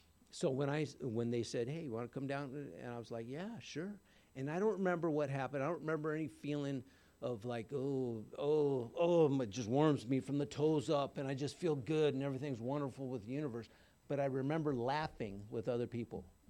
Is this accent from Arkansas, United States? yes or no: no; Laguna Beach, California, United States; So growing up in Laguna was a little different, right?